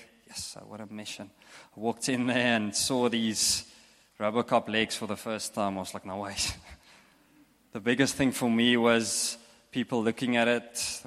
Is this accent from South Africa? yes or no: yes; Bloemfontein, Free State, South Africa; I grew up in the States, Bloemfontein, Free States, in the middle of South Africa.